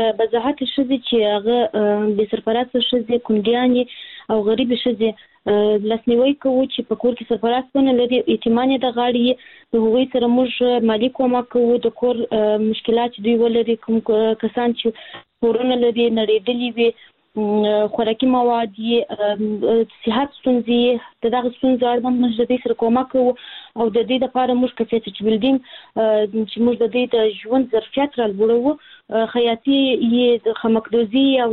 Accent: Kandahar, Afghanistan; زه هلمند نه د کندهار ولایت یم.

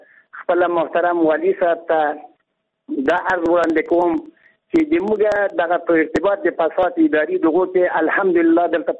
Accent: Logar, Afghanistan; د موږ خپل د لوګر خلک یو له بل سره اخته کړي دي

